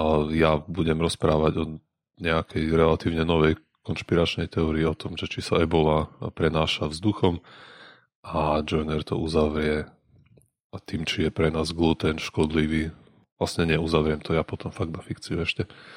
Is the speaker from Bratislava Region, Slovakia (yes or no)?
yes; Bratislava, Bratislava Region, Slovakia; Lebo sme z Bratislavy.